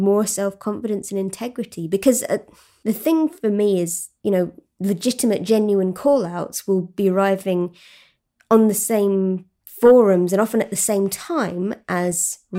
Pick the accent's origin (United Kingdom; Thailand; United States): United Kingdom; South East England; moved away as an adult; I grew up in Sussex and I went to university in Oxford.